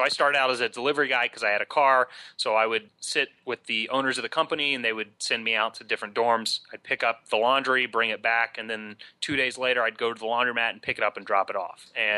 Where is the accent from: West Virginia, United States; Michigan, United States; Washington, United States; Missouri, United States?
West Virginia, United States; Huntington; I grew up in Huntington, West Virginia.